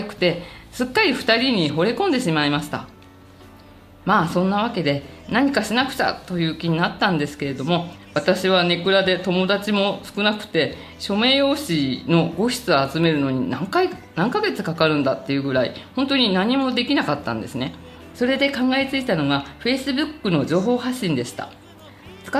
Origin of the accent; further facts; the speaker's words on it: Tokyo, Japan; also born or lived in Yokohama; 私は横浜生まれの東京育ちなので知りませんでした。